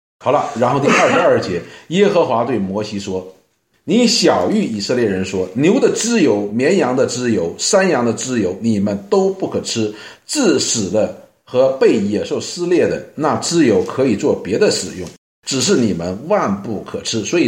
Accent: China; 我们中国人不喜欢吃胸肉

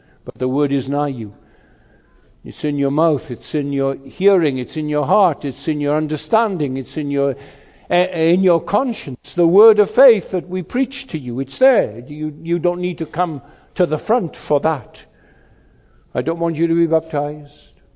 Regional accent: Wales, United Kingdom; What have I come from Wales here to ask you to do?

